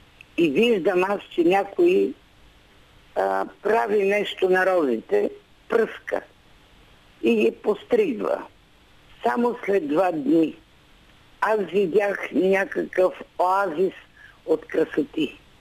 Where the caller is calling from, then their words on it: Sofia, Sofia City, Bulgaria; Аз съм от София